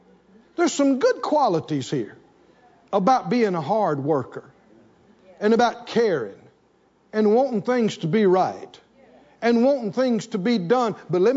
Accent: the South, United States; I come from the South. We grew up on a farm. We had cotton fields. We had corn fields. We had bean fields.

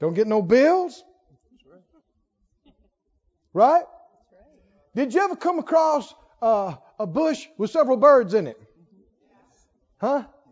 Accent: Mississippi, United States; I come from Mississippi. I think I got some of this in me.

